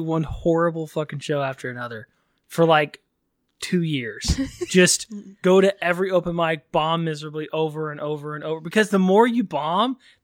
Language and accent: English; Texas, United States; moved away as an adult; I grew up in Texas, lived there for most of my life. And then in 2015, when I was, what was I then? 31-ish. And I moved out here to pursue comedy